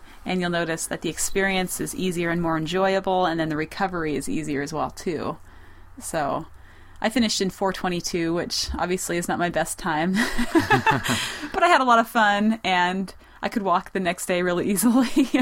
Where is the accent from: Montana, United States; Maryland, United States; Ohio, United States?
Montana, United States; Lewistown; now in Missouri, United States; I'm like, well, I live in Missouri, but I'm from Montana. Maybe I have too much Montana pride.